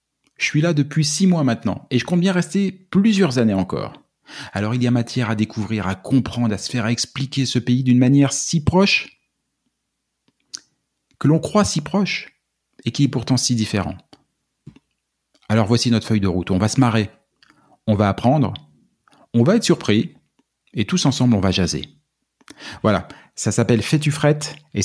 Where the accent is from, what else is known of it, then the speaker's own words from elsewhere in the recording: France; moved away as an adult; now in Canada; Non, on vient de France. Alors franchement, on était plutôt sacrément bien servi à la maison.